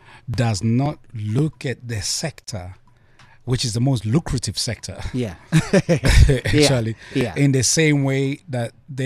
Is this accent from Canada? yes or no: no; South Africa; as a South African